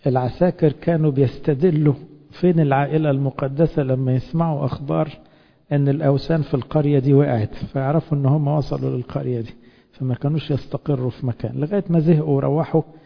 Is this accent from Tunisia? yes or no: no; Egypt; طبعا احنا نفخر ان احنا مصريين